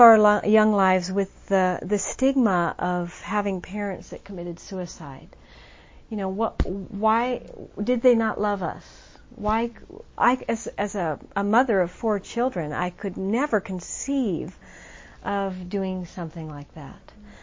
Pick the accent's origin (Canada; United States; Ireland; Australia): United States; California; born there; I was born on May 14th in 1964 in California.